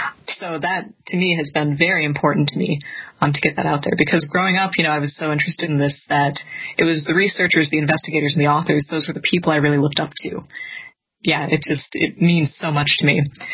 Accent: Wisconsin, United States; it also occurred in my home state of Wisconsin, which, that's just an added bonus for me.

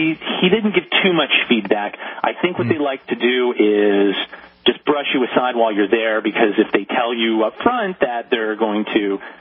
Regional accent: Canada; moved away as an adult; now in Los Angeles, United States; I'm originally from Canada. I've only lived out here in Los Angeles for 4 years

